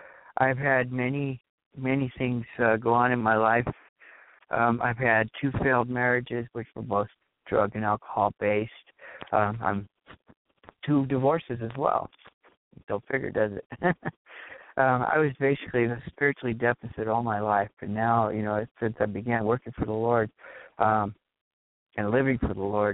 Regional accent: California, United States; now in Edwardsburg, United States; I live in Edwardsburg, Michigan. I was originally from California, where a lot of bad things happened to me.

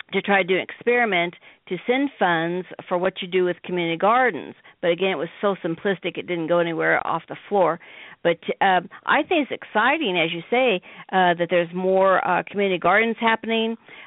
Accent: Midwest, United States; And, of course, I know I'm from the Midwest.

